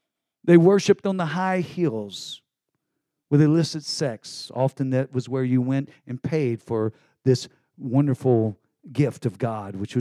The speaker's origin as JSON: {"language": "English", "region": "Texas", "country": "United States", "said": "I never say naked. I'm from Texas. It's naked."}